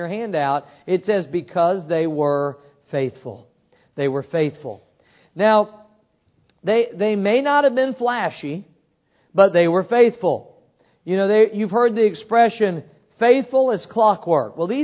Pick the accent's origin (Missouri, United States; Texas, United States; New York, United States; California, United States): Missouri, United States; moved away as an adult; now in Florida, United States; When I went to Bible college, I was from Missouri. I went to Jacksonville, Florida. That's how I ended up in Florida.